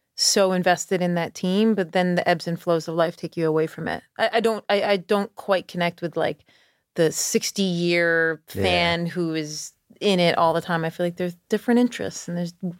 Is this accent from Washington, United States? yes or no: no; Schenectady, New York, United States; Yes, I grew up in Schenectady.